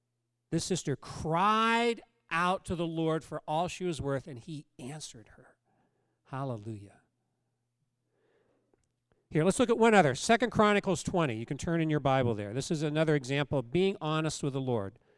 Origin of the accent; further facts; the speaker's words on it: United States; I mean, I'm an American, right? Like, you know, no suffering, just blessing.